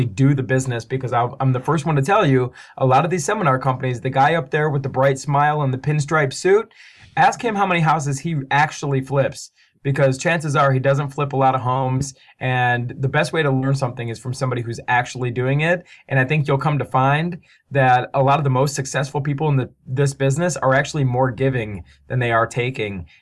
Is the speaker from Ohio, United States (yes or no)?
yes; Cleveland, Ohio, United States; I'm allowed to say this because I'm born and raised in Cleveland. I'm a diehard Browns fan.